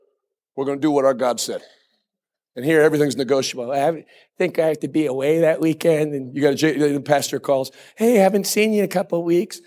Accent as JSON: {"language": "English", "region": "West Virginia", "country": "United States", "said": "because you can tell I'm not racist, because I'm from West Virginia. West Virginians aren't racist."}